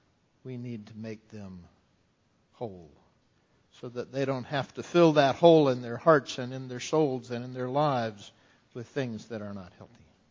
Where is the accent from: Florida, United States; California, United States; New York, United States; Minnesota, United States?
Florida, United States; Tallahassee; I remember being a teenager, growing up in Tallahassee.